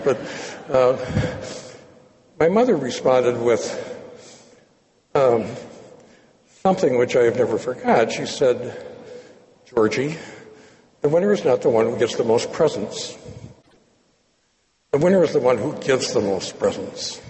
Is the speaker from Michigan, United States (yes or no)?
yes; Detroit, Michigan, United States; born or raised there